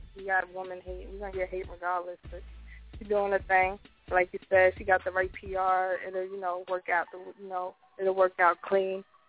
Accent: Staten Island, New York, United States; Well, I actually grew up with … Like I'm from Park Hill. I'm from the same project that they're from.

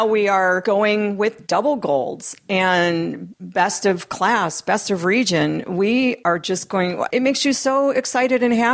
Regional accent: Midwest, United States; now in California, United States; But I'm originally from the Midwest.

